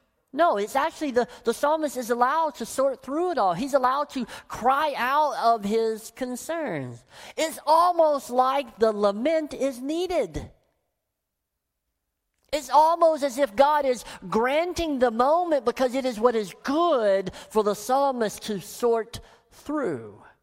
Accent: Deep South, United States; I grew up in the Deep South where we just talk in word pictures all the time.

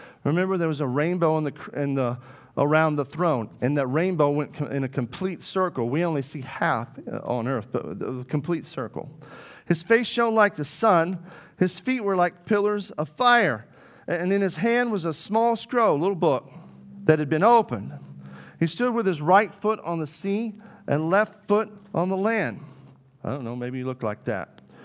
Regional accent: Arkansas, United States; Yeah, I grew up in Arkansas.

